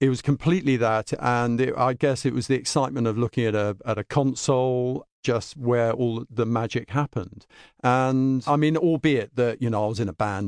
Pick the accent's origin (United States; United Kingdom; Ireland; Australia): United Kingdom; London; Well, I mean, yes, I was born in London, born in Pimlico. I'm very proud of that. And we ended up in Fulham. So, yes, I'm a born and bred Londoner.